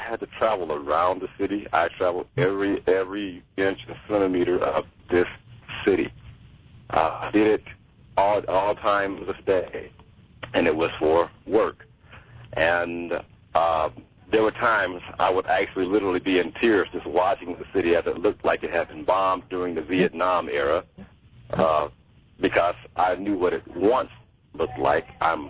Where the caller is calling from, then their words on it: Detroit, Michigan, United States; I wanted you to mention that I was calling in from Detroit. I worked for the city of Detroit.